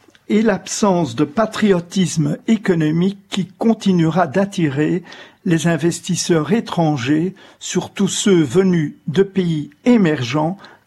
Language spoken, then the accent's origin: French; Brussels, Brussels-Capital Region, Belgium; now in United Kingdom; Je suis belge, maintenant britannique également, je suis né à Bruxelles, je suis né avec les institutions européenne